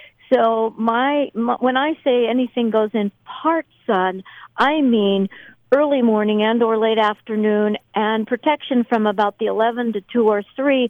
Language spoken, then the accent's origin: English; Arizona, United States; I grew up in Arizona with 1 to 2 inches of rain.